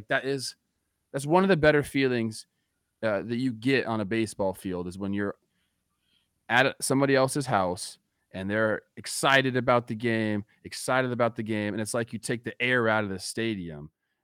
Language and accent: English; Los Angeles, California, United States; I mean, I grew up in Los Angeles.